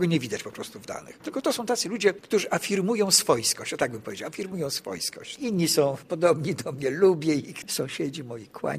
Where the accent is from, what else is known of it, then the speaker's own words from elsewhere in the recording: Warsaw, Masovian Voivodeship, Poland; Jakbym powiedział, że jestem lokalnym patriotą, to jestem patriotą lokalnym dwóch miejsc. Mojej starej Ochoty w Warszawie i właśnie tego obszaru.